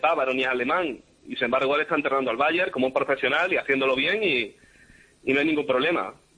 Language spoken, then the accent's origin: Spanish; Spain; Yo, como español, lo que quiero es que mi selección juegue bien